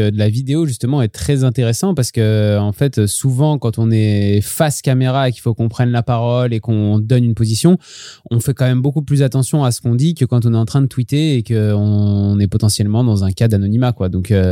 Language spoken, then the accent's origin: French; Lyon, Auvergne-Rhône-Alpes, France; Alors oui, on est un petit peu chauvin, vous le savez, on est lyonnais ici